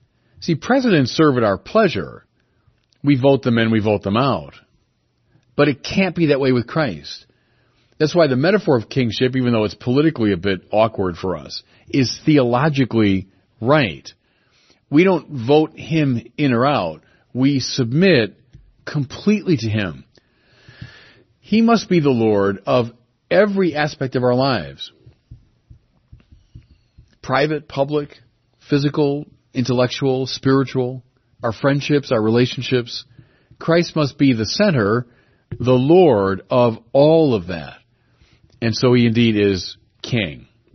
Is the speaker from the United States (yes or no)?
yes; United States; I mean, I'm an American, I'm not a big fan of kings.